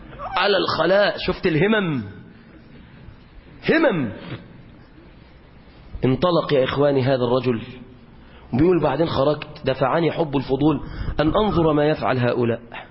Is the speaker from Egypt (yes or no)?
yes; Egypt; طبعا ده لو عندنا في مصر هنا هيقول له ده الشافعي مات وسابني يا ابني